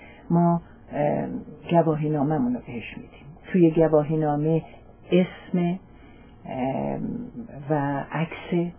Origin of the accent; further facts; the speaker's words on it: Iran; میپرسن که خانم شما کجایی هستین؟ باز من نمیگم